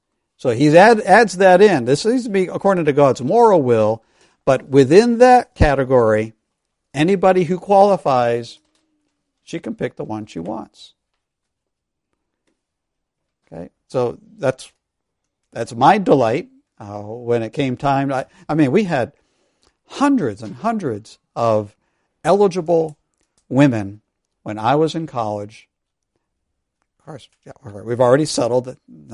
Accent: East Longmeadow, Massachusetts, United States; to my hometown of East Longmeadow, Massachusetts, and actually have her be a part of my home church.

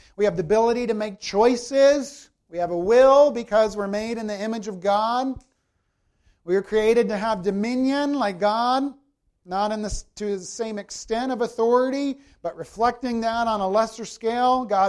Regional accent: South Carolina, United States; I'm not from Calgary either, friends. I'm from South Carolina.

